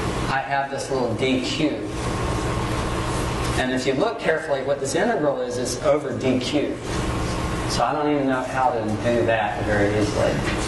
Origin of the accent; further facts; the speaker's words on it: North Carolina, United States; I would say it goes south, but I'm from North Carolina, so that's not too cool.